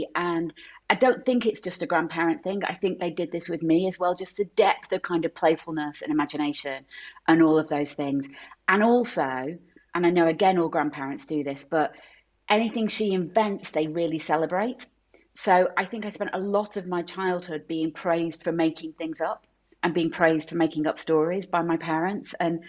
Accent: Salford, North West England, United Kingdom; And I'm from Salford. Salfordians are always very keen to point out that Salford is not Manchester.

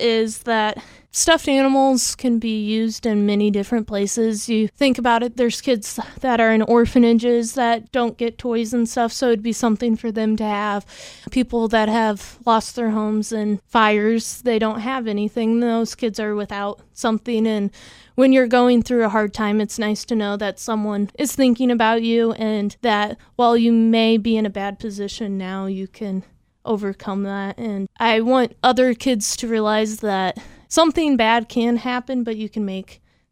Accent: Chillicothe, United States; Chillicothe Town Theater, which is my hometown, is doing a special

